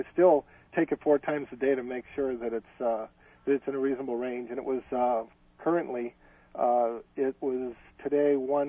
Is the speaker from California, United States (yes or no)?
yes; Anaheim, California, United States; I'm from Anaheim Hills, and I own some retail stores.